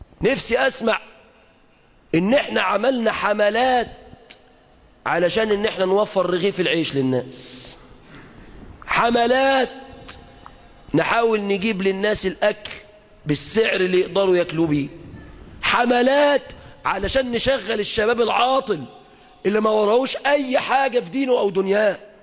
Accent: Egypt; بلادنا مصر

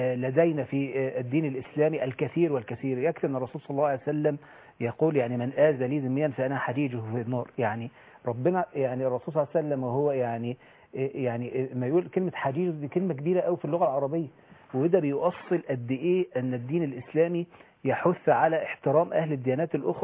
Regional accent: Egypt

